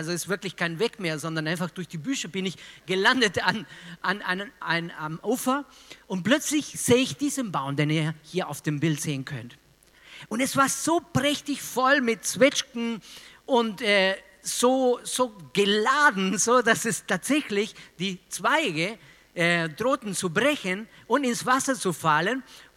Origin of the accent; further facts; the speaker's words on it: Regensburg, Bavaria, Germany; es ist eine Herausforderung, genau heute an diesem Sonntag als Regensburger nach Fürth zu kommen.